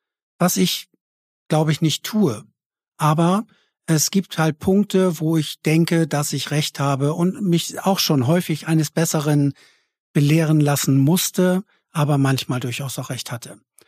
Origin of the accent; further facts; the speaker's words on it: Kiel, Schleswig-Holstein, Germany; Und ich bin in Kiel geboren, in Kiel aufgewachsen, eine schöne Stadt, direkt an der Ostsee, direkt am Meer.